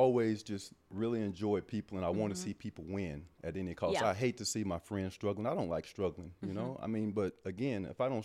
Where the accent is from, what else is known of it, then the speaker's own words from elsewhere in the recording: Brinkley, Arkansas, United States; For me, growing up in Brinkley, Arkansas, I dreamed of playing professional sports.